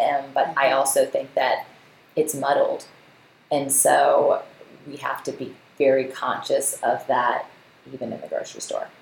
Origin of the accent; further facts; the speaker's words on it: Virginia Beach, Virginia, United States; And my hometown city of Virginia Beach was the 15th in the nation.